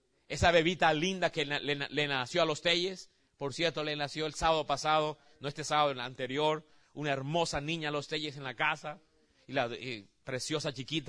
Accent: Colombia; Muéstrame un arroz con coco y yo te demuestro que soy colombiano.

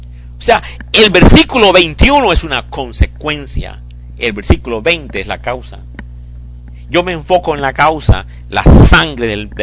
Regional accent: Colombia; los que somos de Colombia, en Colombia había los lugares de las compras y ventas.

